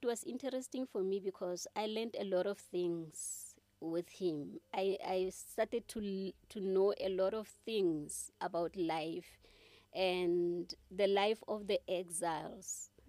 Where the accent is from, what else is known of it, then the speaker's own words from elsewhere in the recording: Warrenton, Northern Cape, South Africa; now in Kimberley, South Africa; I'm from the Northern Cape in a small town called Warrenton, but I live in Kimberley, the capital city of the Northern Cape.